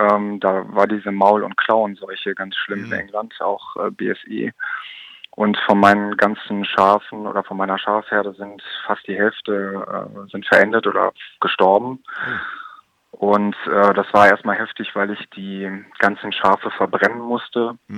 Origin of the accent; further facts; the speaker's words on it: Velbert, North Rhine-Westphalia, Germany; Ich bin ja in Velbert aufgewachsen, das ist zwischen Essen und Wuppertal